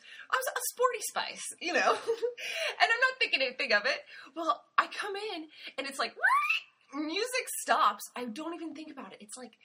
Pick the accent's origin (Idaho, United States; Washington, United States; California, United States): Washington, United States; Seattle; also born or lived in New York; I grew up in Seattle and it's no problem, throw on your North Face, jump in the car, go run your errands, no one's going to look twice. I lived in New York